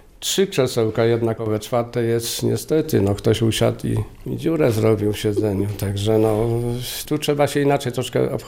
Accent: Nietoperek, Lubusz Voivodeship, Poland; born there; bo przecież się urodziłem tu w Nietoperku.

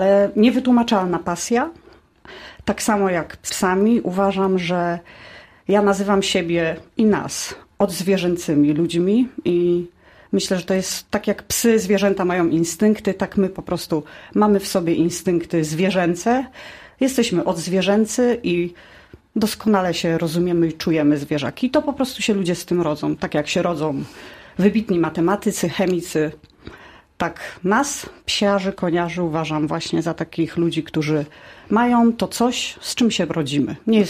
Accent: Babimost, Lubusz Voivodeship, Poland; Pochodzę z Babimostu, nie z Zielonej Góry, więc też miałam możliwość obserwować konie.

